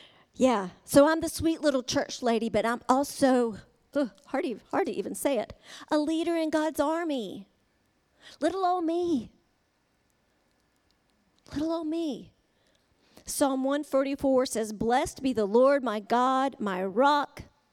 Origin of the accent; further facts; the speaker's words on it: Charlotte, North Carolina, United States; crashed on a city street in Charlotte. And that's my hometown.